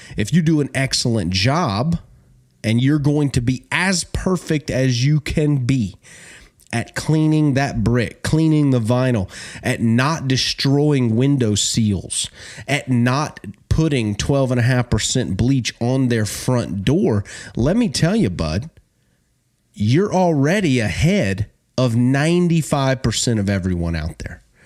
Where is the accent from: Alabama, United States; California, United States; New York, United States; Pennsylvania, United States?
Alabama, United States; I grew up in that. I'm from Alabama. My family, they all work.